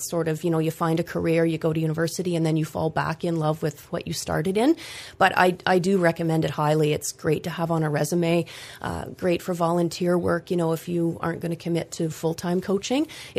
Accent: Perth, Ontario, Canada; moved away as an adult; now in Kingston, Canada; I finished high school. I grew up in Perth, finished high school

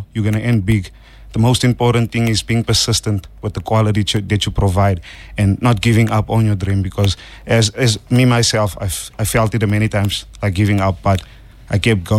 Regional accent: Eldorado Park, Gauteng, South Africa; Like you said, sir, I'm from Eldorado Park, Extension 8.

